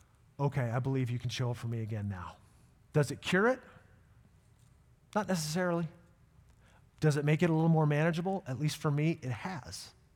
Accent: Northeast, United States; I grew up Irish Catholic in the Northeast, so I'm like a ninja with worry.

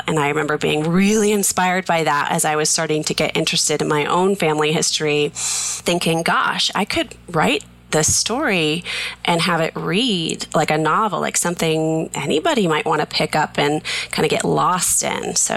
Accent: Plainville, Massachusetts, United States; We grew up in Massachusetts in a little tiny town called Plainville, just as big and as exciting as it sounds.

